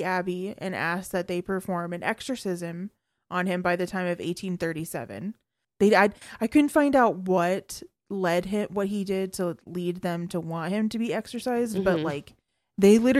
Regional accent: United States; but I'm American

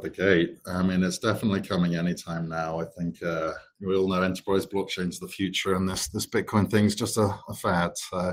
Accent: London, United Kingdom; And I grew up in London

